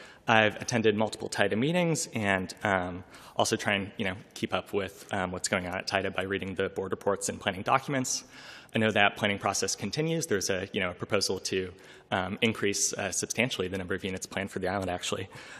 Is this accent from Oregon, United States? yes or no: no; California, United States; I grew up in the Bay Area, and for a long time I've been interested in cities